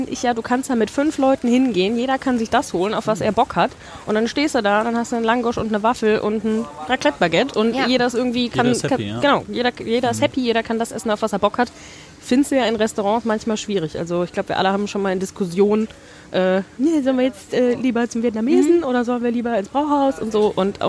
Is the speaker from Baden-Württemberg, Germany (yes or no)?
no; Rhineland-Palatinate, Germany; Und ich komme ja aus der Pfalz ursprünglich, das heißt, Wein liegt mir im Blut.